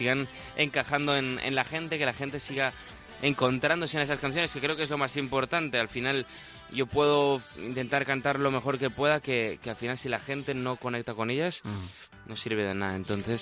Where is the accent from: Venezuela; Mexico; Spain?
Spain; Barcelona, Catalonia; Te puedo traer alguna de mi tierra.